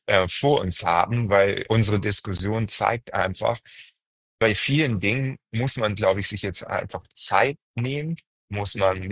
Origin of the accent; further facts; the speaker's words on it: Northern Germany, Germany; Ich komme ja aus Norddeutschland, wie du weißt.